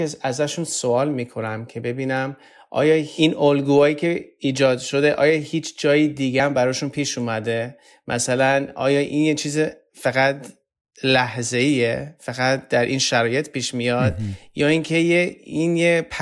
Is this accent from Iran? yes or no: yes; Iran; ماها اصولا در یه شرایط هایی بزرگ میشیم که شاید پدر مادرمون خیلی ما رو بهمون راهنمایی نمی کنن که احساسمون رو ابراز کنیم.